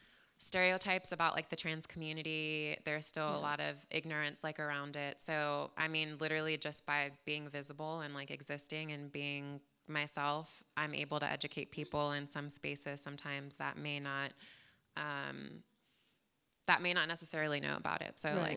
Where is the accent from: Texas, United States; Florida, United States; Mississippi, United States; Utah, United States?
Texas, United States; San Antonio; also born or lived in New Jersey, United States; Yeah, I was born in New Jersey, but I wasn't there for long. I was actually raised in San Antonio, so definitely a Texan.